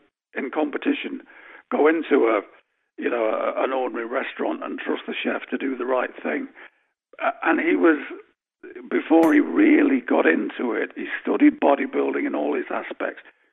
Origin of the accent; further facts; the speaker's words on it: Nottingham, East Midlands, United Kingdom; moved away as an adult; in not the most salubrious part of Nottingham, my hometown in England.